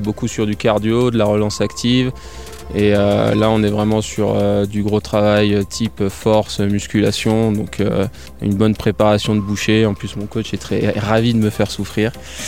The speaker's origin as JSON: {"language": "French", "region": "Auvergne-Rhône-Alpes", "country": "France", "said": "Oui, moi, je suis de la montagne, je suis de Haute-Savoie, donc je suis très à l'aise ici."}